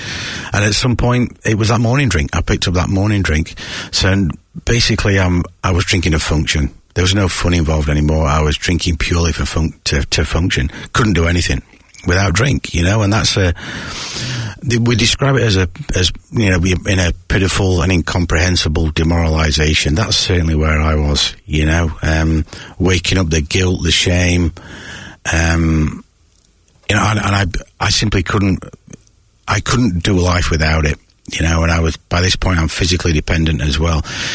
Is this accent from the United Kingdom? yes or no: yes; the north of England, United Kingdom; I grew up, you can probably tell by my accent, growing up in the north of England